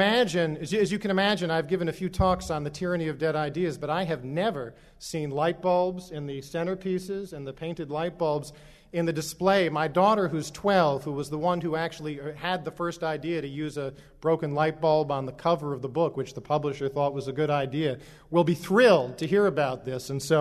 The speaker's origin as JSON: {"language": "English", "town": "Los Angeles", "region": "California", "country": "United States", "said": "remember, I'm from Los Angeles"}